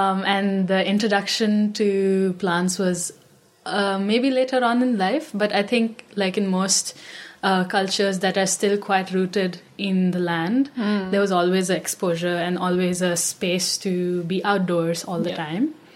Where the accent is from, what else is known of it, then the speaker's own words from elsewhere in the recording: India; I am from India. I live in Bangalore. And for the last 2 months, I've been in Dunedin.